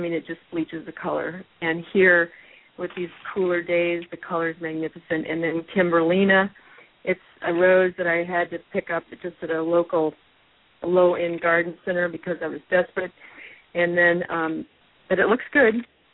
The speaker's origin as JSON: {"language": "English", "region": "Illinois", "country": "United States", "tie": "born or raised there", "also_born_or_lived": "Texas", "said": "I moved from Texas. I was in Texas with a corporate job. I grew up in Northern Illinois"}